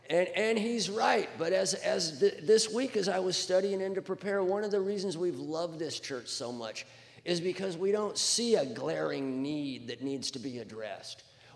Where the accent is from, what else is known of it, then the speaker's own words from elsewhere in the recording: Rocky Mountains, United States; I grew up in the Rockies.